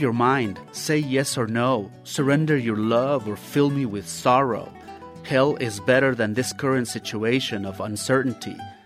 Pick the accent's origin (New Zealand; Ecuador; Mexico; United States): Mexico; Xalapa, Veracruz; I grew up in Jalapa, Mexico, listening to boleros.